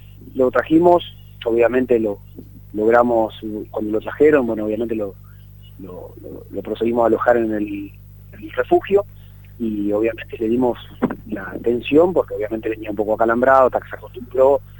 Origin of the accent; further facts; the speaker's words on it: Concordia, Entre Ríos, Argentina; now in Casilda, Argentina; yo no soy originalmente Casilda. Sí. Hace poco estuve por Entre Ríos, yo soy de Concordia.